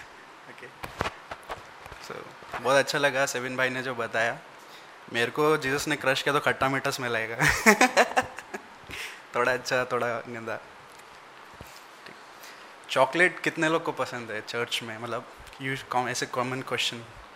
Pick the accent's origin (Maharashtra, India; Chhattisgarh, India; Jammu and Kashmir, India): Maharashtra, India; Mumbai; आप कहाँ के हो, आप मुंबई के हो? मैं हाँ मुंबई के हो.